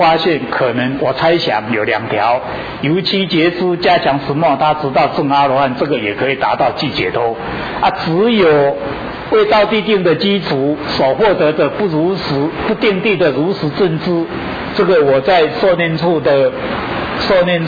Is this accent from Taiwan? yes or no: yes; Taiwan; 我活在台湾，生活生在台湾，管我是哪一种种族的，当然是台湾人嘛，要维护台湾土地的完整嘛